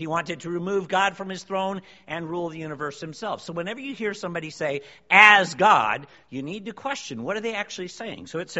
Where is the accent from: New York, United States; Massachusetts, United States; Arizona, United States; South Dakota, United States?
New York, United States; Sorry, I'm from New York and I talk fast.